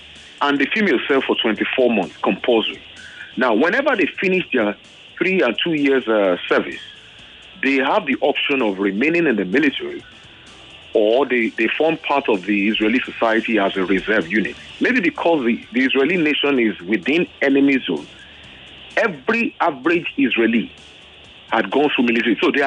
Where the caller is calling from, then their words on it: Ikorodu, Lagos, Nigeria; I'm calling from Ikorodu.